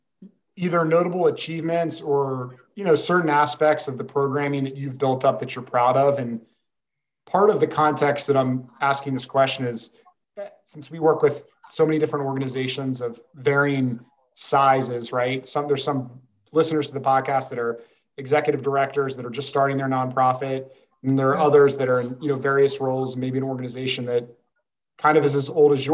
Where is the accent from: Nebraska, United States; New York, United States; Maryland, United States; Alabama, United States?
Maryland, United States; now in Austin, United States; I grew up in the Baltimore County area. So that's always cool, but I'm recording here from Austin, Texas, where I've lived for the past 12 years or so.